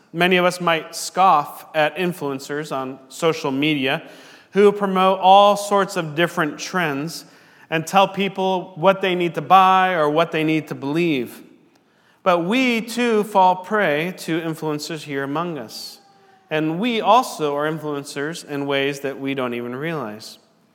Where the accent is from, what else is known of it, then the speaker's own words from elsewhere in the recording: Washington, United States; And if I were to say, it looks like the mountain is out, you would know I'm from Washington.